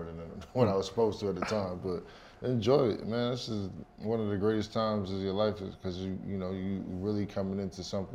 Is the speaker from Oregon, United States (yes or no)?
no; New Jersey, United States; So, and this is where I get frustrated, because I grew up in the suburbs of New Jersey.